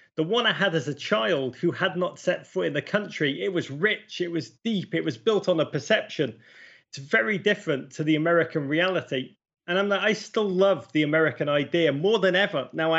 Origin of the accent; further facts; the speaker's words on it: Liverpool, North West England, United Kingdom; I grew up in Liverpool in the 1980s.